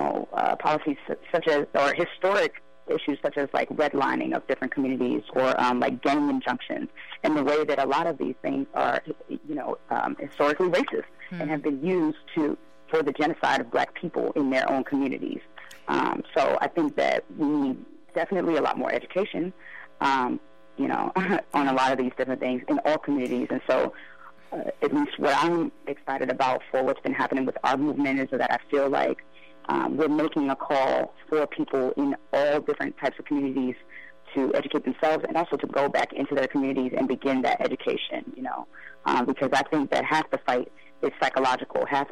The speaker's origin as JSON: {"language": "English", "region": "Maryland", "country": "United States", "tie": "born or raised there", "said": "I saw it happen in my hometown back in D.C., back in Maryland."}